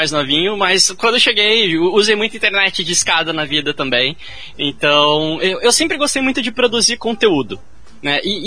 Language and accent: Portuguese; Joinville, Santa Catarina, Brazil; Sou de Joinville, mais ou menos pertinho de vocês.